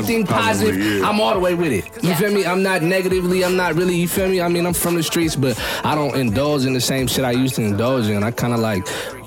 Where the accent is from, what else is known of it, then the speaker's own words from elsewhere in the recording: Seattle, Washington, United States; I'm from Seattle, Washington. I mean, the CD to be exact.